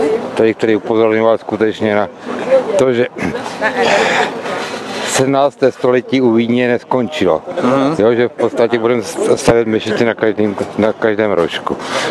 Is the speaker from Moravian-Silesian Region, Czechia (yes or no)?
no; Brno, South Moravian Region, Czechia; Já jsem rozený Brňák, prostě.